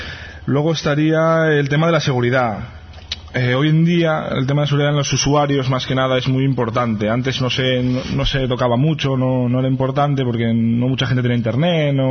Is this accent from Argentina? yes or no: no; Alicante, Valencian Community, Spain; born there; now in Madrid, Spain; Nací en Alicante, ahora mismo estoy viviendo en Madrid, estoy viviendo en Asturias también. Y en Madrid llevo más o menos un año, algo más